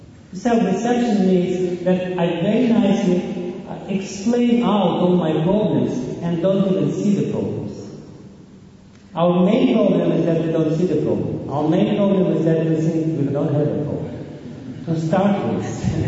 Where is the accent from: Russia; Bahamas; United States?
Russia; Like I am coming from Russia. And in Russia, people, at least many people, identify themselves with water.